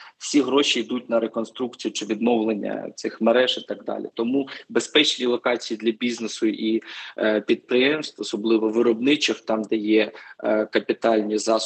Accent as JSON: {"language": "Ukrainian", "town": "Kharkiv", "region": "Kharkiv Oblast", "country": "Ukraine", "said": "Я сам з Харкова"}